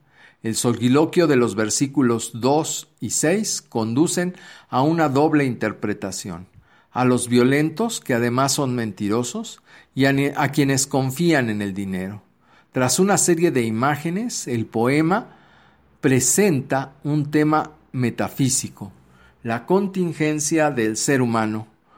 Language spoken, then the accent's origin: Spanish; Mexico; desafortunadamente como mexicanos